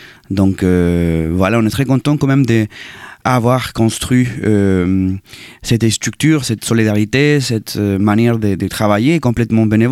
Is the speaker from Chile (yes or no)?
yes; Chile; Oui, tout à fait. Au Chili, la cumbia est l'âge de la guitare électrique.